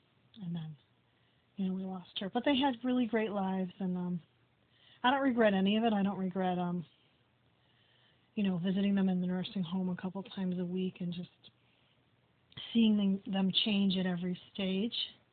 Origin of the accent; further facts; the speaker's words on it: Park Ridge, Illinois, United States; born there; I was born in Lutheran General Hospital in Park Ridge.